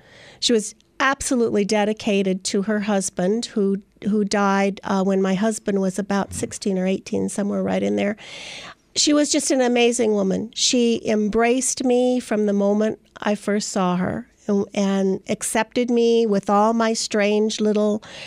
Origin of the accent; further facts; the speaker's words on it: Ohio, United States; born there; Yes, I was born in Ohio.